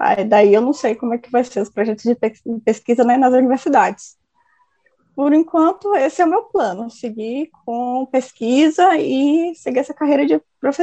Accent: Salvador, Bahia, Brazil; tenho 29 anos, sou de Salvador, Bahia.

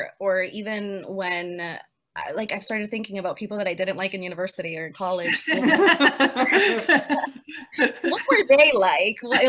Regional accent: Peru; now in United States; So obviously I've lived in the US most of my life, but I'm from Peru.

